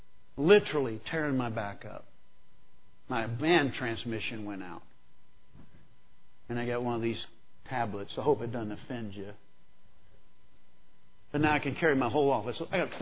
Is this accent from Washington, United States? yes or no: no; Kansas, United States; I never was big growing up in Kansas on that hugging stuff.